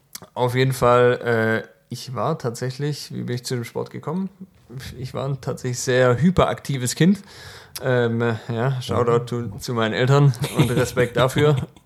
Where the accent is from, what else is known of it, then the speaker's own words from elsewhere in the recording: Tübingen, Baden-Württemberg, Germany; born there; mein Vater kommt aus Holland. Ich bin in Deutschland geboren, in Tübingen, aber eben mit holländischem Namen.